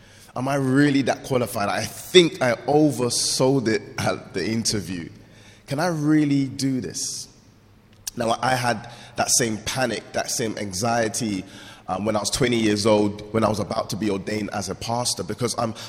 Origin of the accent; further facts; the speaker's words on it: Croydon, London, United Kingdom; born and raised in Croydon. Love that place. God is there.